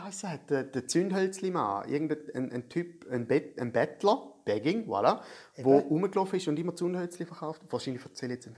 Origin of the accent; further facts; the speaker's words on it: Thurgau, Switzerland; also born or lived in Schaffhausen; die ersten 11 Jahre von meinem Leben habe ich im Thurgau gewohnt, also in Schlattingen. Schlattingen ist aber, es ist eigentlich nur geografisch, Thurgau mental ist es Schaffhausen. Also so drum, ich sehe mich eigentlich immer so als Schaffhauser Aszendent Thurgauer.